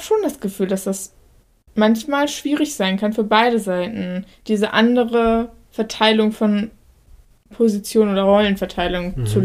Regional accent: Hamburg, Germany; Aber wir sind aufgewachsen in, also Hamburg allein schon Hamburger relativ privilegiert und Hamburger Vorort.

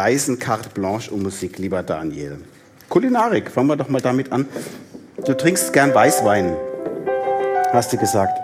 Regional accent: Baden-Württemberg, Germany; born there; Das ist natürlich für mich als gebürtiger Badener, ist es ja ganz interessant

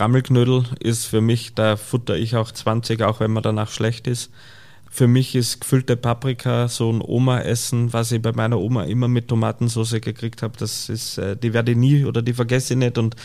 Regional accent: Austria; now in Munich, Germany; Ich hätte nie dran gedacht, dass ich irgendwann mal nach Deutschland gehe

